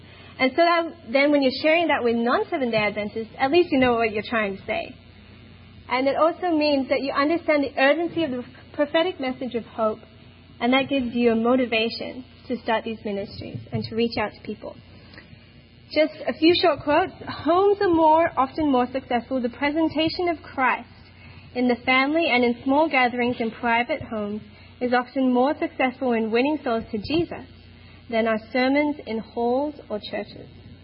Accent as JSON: {"language": "English", "town": "Melbourne", "region": "Victoria", "country": "Australia", "said": "I am here with my brother, Daryl, who's standing by the door. We are from Melbourne, Australia."}